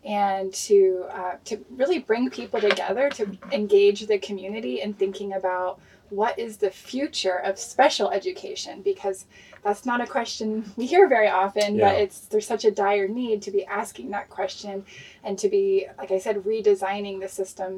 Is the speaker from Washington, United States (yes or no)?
no; Portland, Oregon, United States; now in Tucson, United States; Born and raised in Portland, Oregon, actually. And then right after college, moved to Tucson, Arizona.